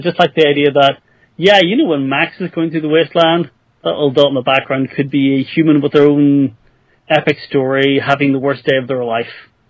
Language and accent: English; Ireland; I already know a fair bit about simply from being Irish and knowing about my history.